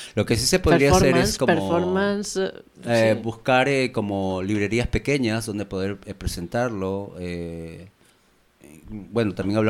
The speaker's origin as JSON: {"language": "Spanish", "country": "Peru", "said": "a mí me interesa muchísimo, o sea, que se conozca en mi país. Hay un periodista muy famoso en Perú"}